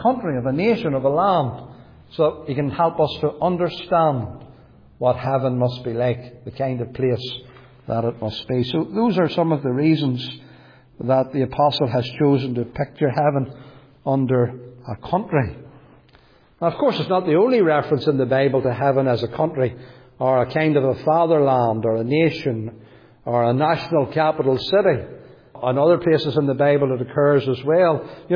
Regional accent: United Kingdom; that we're British, we're not embarrassed by being British, we're not ashamed of it

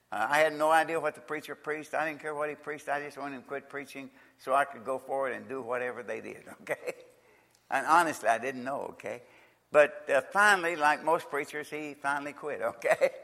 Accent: Nortonville, Kentucky, United States; born there; I was born on May the 30th, 1933, in Nortonville, Kentucky.

